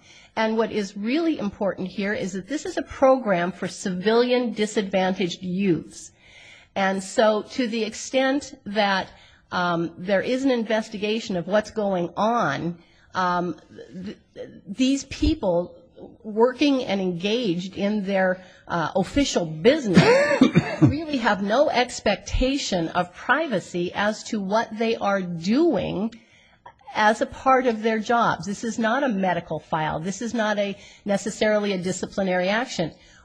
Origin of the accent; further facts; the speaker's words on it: Missoula, Montana, United States; I'm from Missoula, Montana